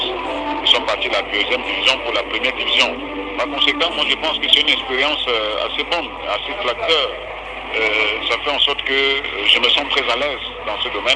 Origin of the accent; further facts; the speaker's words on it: Cameroon; Il y a beaucoup de choses à refaire dans la médecine des sports ici chez nous au Cameroun